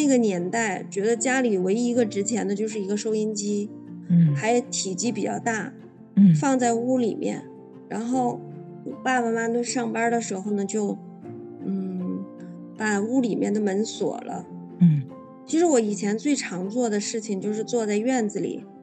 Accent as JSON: {"language": "Chinese", "region": "Northeast China", "country": "China", "tie": "born or raised there", "said": "这样就把我送回老家了，送回东北。所以说在七年吧，大概七年左右，我都是在爷爷奶奶身边长大的。"}